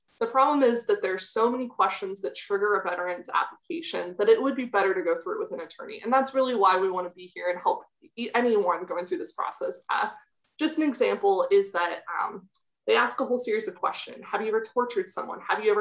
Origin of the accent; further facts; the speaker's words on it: California, United States; now in Washington, D.C., United States; So I am actually in Washington, D.C. currently, but I'm a California girl. I'm from Placer County